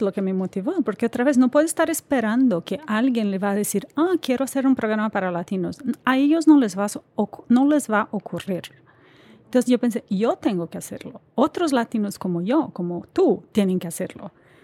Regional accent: Brazil; Spanish is a second language; moved away as an adult; now in United States; Como yo, soy brasileña, vivo aquí hace casi 20 años.

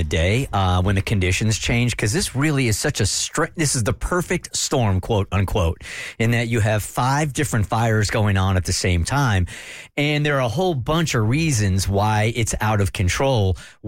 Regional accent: San Diego, California, United States; You guys, so I grew up in San Diego, and in California, there is Pacific Coast Highway

